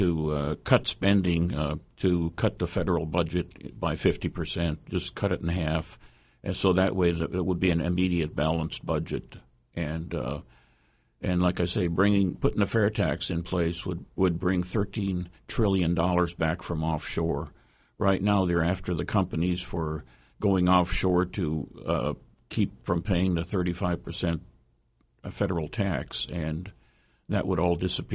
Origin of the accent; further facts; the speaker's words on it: North Dakota, United States; I'm from North Dakota, and right now, you know, there's zero unemployment in North Dakota